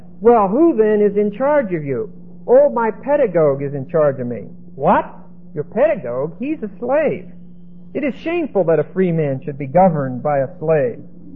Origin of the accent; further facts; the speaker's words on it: Pennsylvania, United States; I'm from Pennsylvania, Dutch, French, Scotch, Irish family